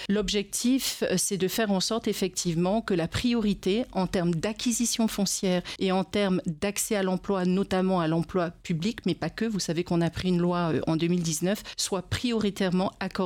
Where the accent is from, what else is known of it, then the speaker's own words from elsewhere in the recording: France; Nous sommes français, nous restons français